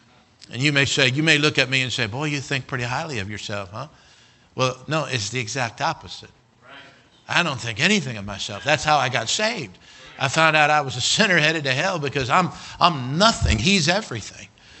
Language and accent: English; Wyoming, United States; Not from California. Missionary to California, all right? I'm from Wyoming.